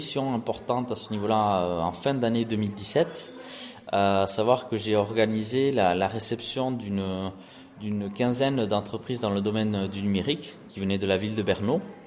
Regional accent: Nouvelle-Aquitaine, France; Donc moi, je suis originaire du Pays Basque.

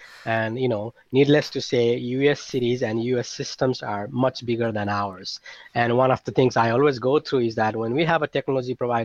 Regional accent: Nepal; So I came from Nepal. I worked about 7 years in a wastewater system in Kathmandu, Nepal, which is a capital city.

